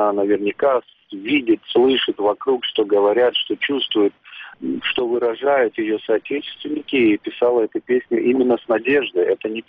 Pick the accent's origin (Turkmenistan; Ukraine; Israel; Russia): Ukraine; Crimea; мы, крымские татары, которые уже при своей жизни прошли через очень многие такие трагичные и тяжелые политические события